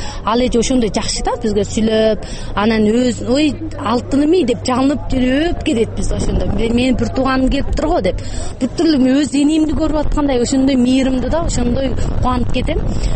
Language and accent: Kyrgyz; Tekes, Xinjiang, China; анан кийин 18 Кызыл Суудан болот, мен Текезден болом да.